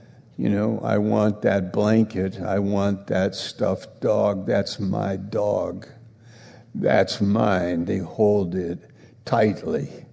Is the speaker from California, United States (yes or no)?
no; New York, United States; It was in Maine, and I'm from New York. And I was 19 years old when I got saved.